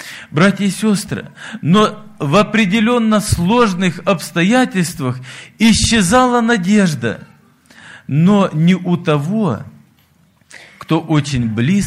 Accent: Apsheronsk, Krasnodar Krai, Russia; Я из Краснодарского края, город Апшеронск, пресвитер церкви.

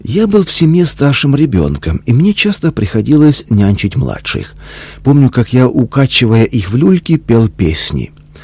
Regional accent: Omsk Oblast, Russia; Первый класс я закончил в деревне Доброе Поле, второй и третий – в родном селе.

